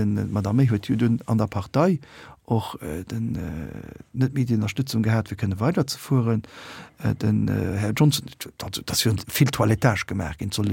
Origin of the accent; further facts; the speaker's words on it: United Kingdom; German is a second language; ich war aus Großbritannien